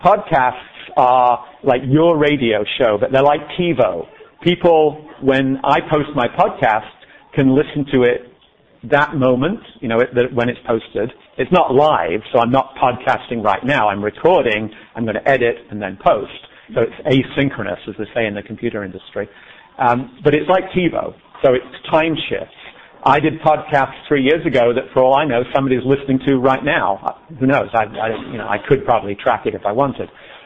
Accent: England, United Kingdom; I grew up in England

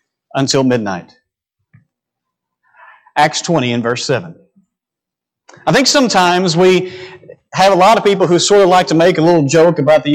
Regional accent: United States; because I'm an American in 2021, and my attention span is about 2 seconds long.

